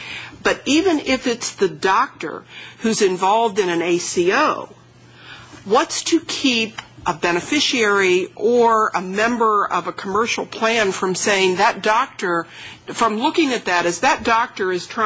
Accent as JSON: {"language": "English", "town": "Buffalo", "region": "New York", "country": "United States", "tie": "born or raised there", "said": "and there's one in my hometown of Buffalo."}